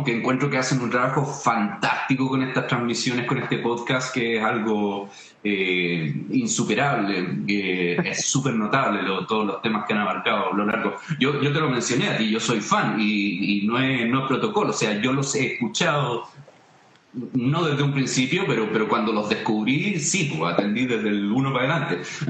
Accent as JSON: {"language": "Spanish", "town": "Quilpué", "region": "Valparaíso", "country": "Chile", "lives_now": "Hijuelas, Chile", "said": "No, yo soy de Quilpué."}